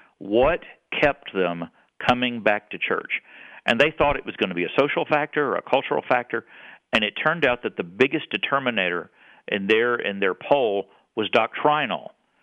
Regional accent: Texas, United States; this is easy for me to do because I grew up Southern Baptist in Texas.

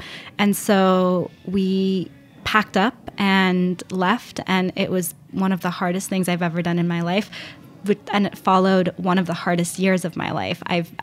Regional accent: Iran; moved away; yeah, so what's really funny is growing up in Iran, because of obviously colonialism, everybody aspires to be European, and especially at that time.

